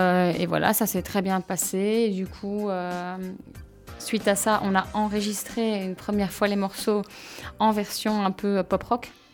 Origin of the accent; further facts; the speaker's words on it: Baudour, Wallonia, Belgium; now in Brussels, Belgium; Alors je suis originaire de Beaudour.